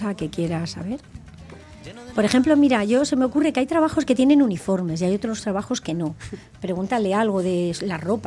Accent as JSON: {"language": "Spanish", "town": "Madrid", "region": "Community of Madrid", "country": "Spain", "said": "Bueno, que somos de Madrid, ¿no?"}